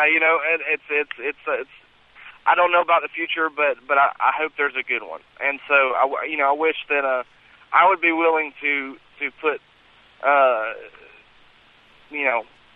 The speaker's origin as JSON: {"language": "English", "town": "Birmingham", "country": "United States", "said": "I'm from Birmingham, and when I when I walk out outside in my city, it's just, you know, I can't breathe."}